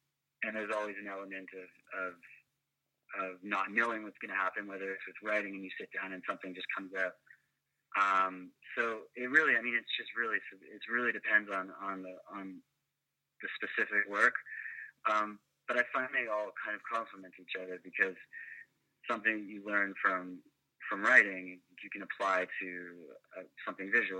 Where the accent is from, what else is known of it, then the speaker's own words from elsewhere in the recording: Vancouver, British Columbia, Canada; I grew up in Vancouver